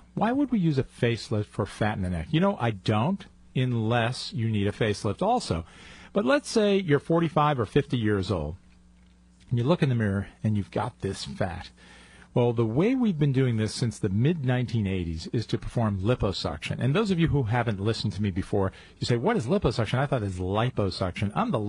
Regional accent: Chicago, Illinois, United States; accent: Chicago; I maintain my Chicago accent.

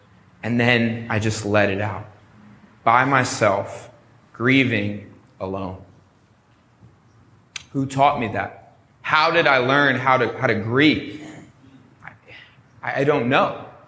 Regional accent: Harrisburg, Pennsylvania, United States; There is a, in my hometown of Harrisburg, there's an amusement park called Hershey Park.

